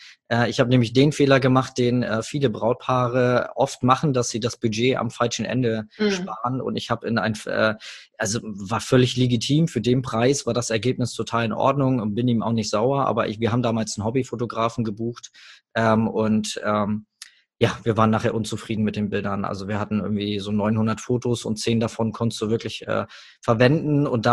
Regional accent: Hamburg, Germany; Du musst dir vorstellen, ich komme aus Hamburg

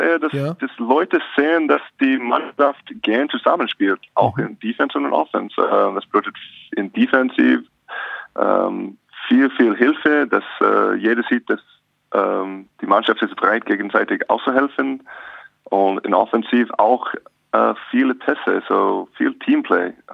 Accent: Alaska, United States; German is a second language; Ich bin in Alaska aufgewachsen und ich wollte aus die Kälte gehen, irgendwo in der College.

